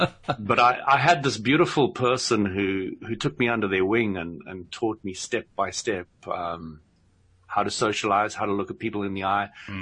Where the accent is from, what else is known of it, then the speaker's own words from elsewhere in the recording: South Africa; now in United Kingdom; I came from South Africa where everything was rough, bruff, and abrupt, and you just did it and you got out and you walked away, and that was it.